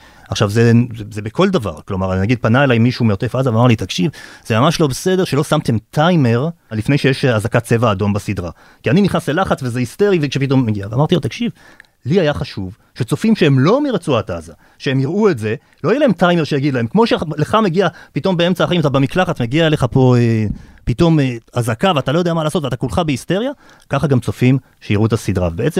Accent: Tel Aviv, Tel Aviv District, Israel; גם אני וגם נתי אנחנו תל אביבים

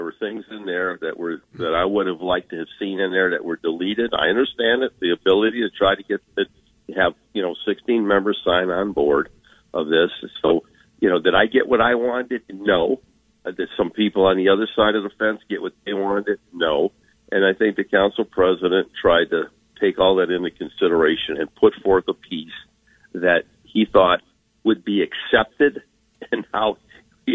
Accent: United States; I'm not afraid of them because I'm an American, and I believe in America

